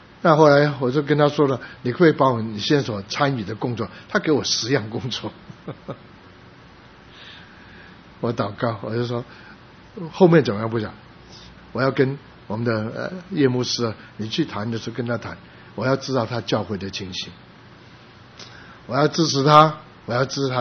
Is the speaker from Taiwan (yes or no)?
yes; Taiwan; 我小的时候在台湾，我们看到很多宣教士来台湾是进到一个教会。以前我们在木栅的那个教会是一个宣教士夫妇开的